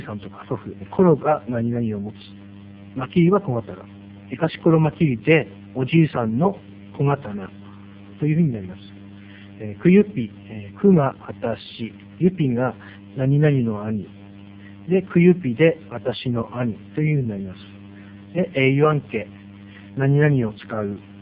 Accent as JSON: {"language": "Japanese", "town": "Noboribetsu", "region": "Hokkaido", "country": "Japan", "tie": "born or raised there", "said": "今日も私の地元である登別で進めていきたいと思います"}